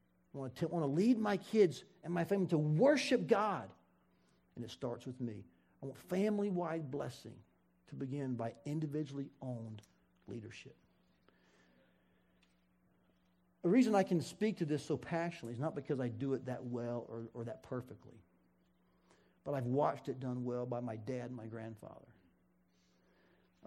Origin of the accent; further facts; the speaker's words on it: Chattanooga, Tennessee, United States; And I grew up in Chattanooga, and I went to school at Tennessee Temple.